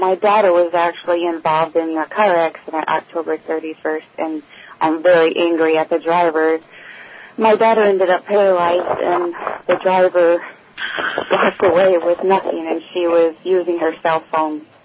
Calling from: Michigan, United States; I am calling from Michigan.

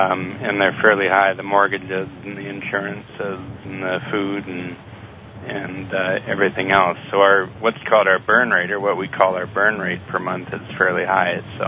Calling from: San Jose, California, United States; I'm calling from San Jose, California.

